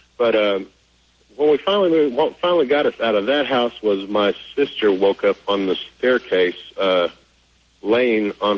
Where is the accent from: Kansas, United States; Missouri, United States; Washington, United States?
Missouri, United States; I'm on the road down here around Durant, Texas, headed back up to my home state of Missouri.